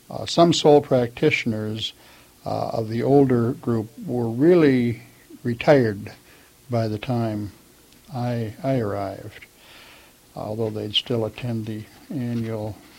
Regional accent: Chicago, Illinois, United States; I was born in Chicago on November 10th, 1927. And lived in Chicago with my parents … until the end of World War II.

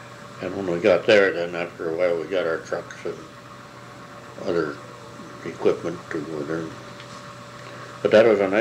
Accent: Minnesota, United States; born there; I was born in Clay County, Minnesota.

